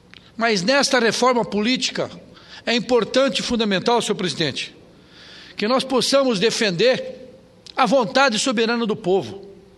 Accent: Maravilha, Santa Catarina, Brazil; also born or lived in Concórdia; Eu, que sou oriundo de Santa Catarina, nasci em Concórdia e me criei na cidade de Maravilha, que é a capital da criança

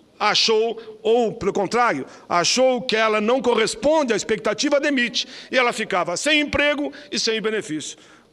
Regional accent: Caxias do Sul, Rio Grande do Sul, Brazil; lá na minha cidade natal e também do senador Simon para que vá uma extensão da Universidade Federal do Rio Grande do Sul para Caxias

